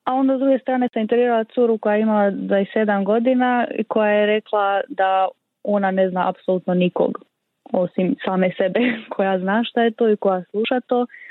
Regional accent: Croatia; Ali kod nas u Hrvatskoj je recimo zanimljivo

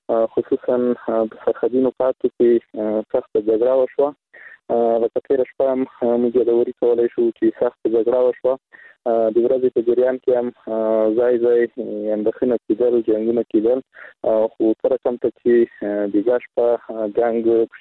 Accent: Afghanistan; زه چې زه افغان یم یا مثلا زه ځوان یم

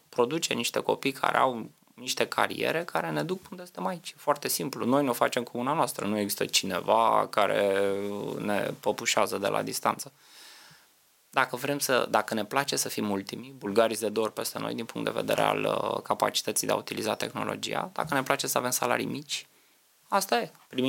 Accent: Romania; pentru noi ca români, cred că trebuie, e o țară mișto, ne place, de aia suntem mândri că trăim în România

